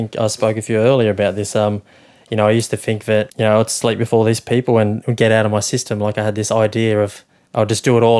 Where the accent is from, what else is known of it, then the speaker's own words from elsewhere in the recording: Sydney, New South Wales, Australia; certainly growing up in Sydney, that's definitely the case.